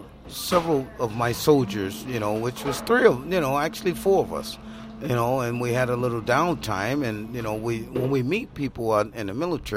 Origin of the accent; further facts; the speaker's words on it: Waterloo, Iowa, United States; I'm originally from Waterloo, Iowa. I started in Waterloo.